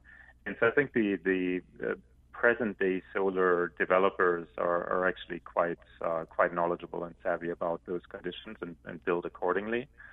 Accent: Germany; You know, I'm originally from Germany

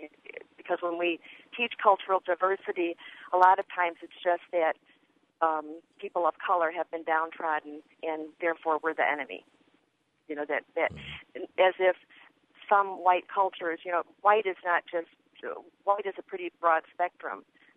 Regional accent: Chicago, Illinois, United States; I grew up in Chicago. My seven brothers, five became rich accountants, but two became cops.

